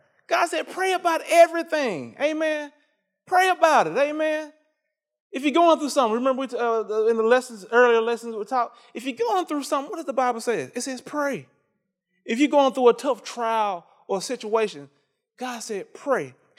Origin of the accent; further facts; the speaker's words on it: Mississippi, United States; I'm from Mississippi.